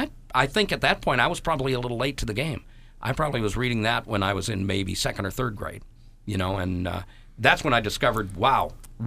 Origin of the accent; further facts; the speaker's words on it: Red Wing, Minnesota, United States; Then we scooted back up to my hometown of Red Wing.